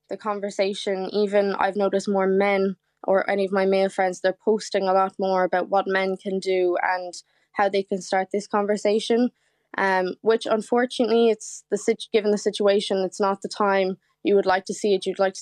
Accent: Waterford, Munster, Ireland; I'm originally from Waterford, but I've been in UCC for the last 5 years.

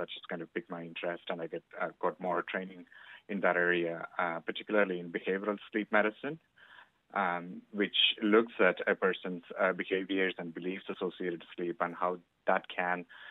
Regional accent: India; moved away as an adult; I'm originally from India and I'm qualified from there, and I started a job in St. James's about 18 years ago in 2003 as a respiratory and sleep physiologist.

